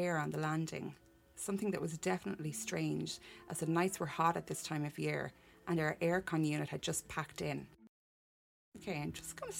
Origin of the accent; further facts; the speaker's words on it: Ireland; I realise in the States you guys say mobile, I just can't say that because I'm Irish